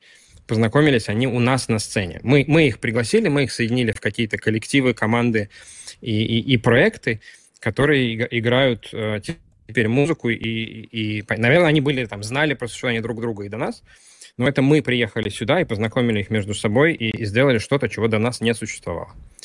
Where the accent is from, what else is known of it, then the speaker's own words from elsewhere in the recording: Latvia; мы с гордостью говорим о том, что мы из Латвии, когда мы там где-то не дома.